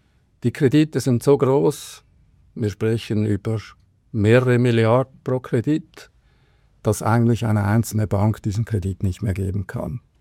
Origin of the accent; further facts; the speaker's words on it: Zurich, Switzerland; ich bin in Zürcher Unterland aufgewachsen, habe an der Uni in Zürich studiert, Betriebswirtschaft und Recht.